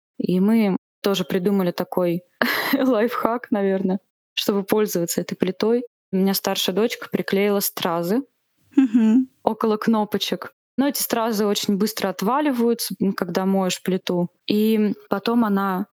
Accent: Tomsk, Tomsk Oblast, Russia; Вот все-таки домой хотелось, в родные края. И мы вернулись в Томск.

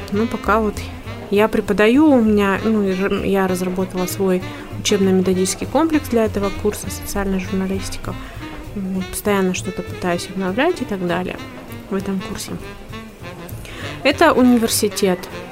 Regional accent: Krasnoyarsk, Krasnoyarsk Krai, Russia; я родилась и выросла в Сибири, и живу, собственно, в Сибири. Родилась в городе Красноярске, закончила школу-интернат номер 21 в городе Абакане, после чего поступила в Новосибирский государственный университет.

